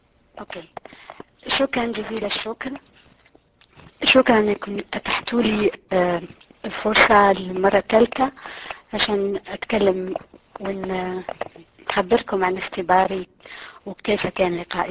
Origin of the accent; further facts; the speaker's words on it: Algeria; اني انا يا اصلي من الجزائر، من جنوب الجزائر، لست من جبال القبائل ولكن من جنوب الجزائر.